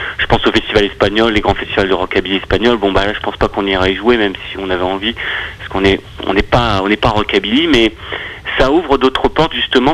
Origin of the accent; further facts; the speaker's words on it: Hauts-de-France, France; on dit Beauvais, après, parce qu'il faut bien dire un endroit. Après, on est Picard, en général.